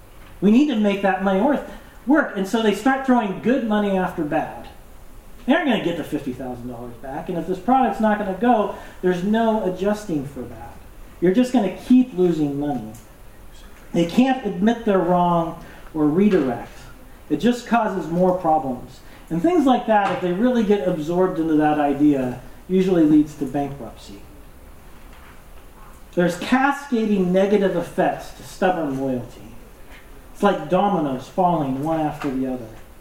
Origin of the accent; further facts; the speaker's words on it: Amboy, Washington, United States; I grew up in Amboy in North Clark County, which is a tiny little logging town, blinking you miss it town.